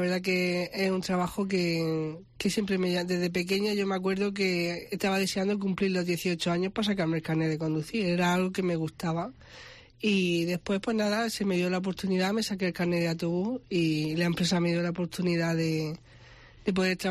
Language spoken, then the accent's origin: Spanish; Region of Murcia, Spain; now in Galicia, Spain; De hecho, yo no soy gallega, soy murciana. Y me subí para aquí